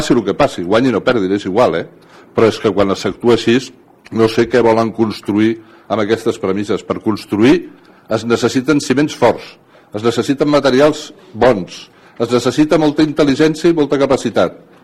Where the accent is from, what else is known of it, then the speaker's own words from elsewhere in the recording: Catalonia, Spain; jo soc català des de moltes generacions